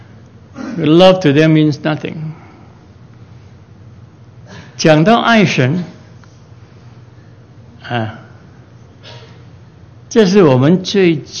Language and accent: Chinese; China; 我们中国人的爱字是非常非常有意义的